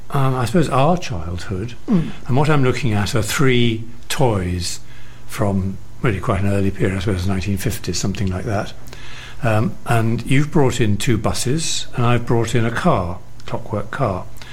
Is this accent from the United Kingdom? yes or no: yes; London, United Kingdom; growing up in London, those were the sort of buses I knew.